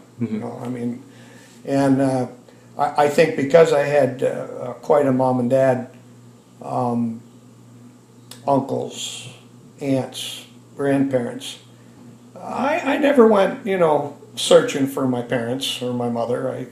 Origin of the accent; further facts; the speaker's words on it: Sayre, Pennsylvania, United States; born there; I was born in Sayre, Pennsylvania, at Robert Packard Hospital.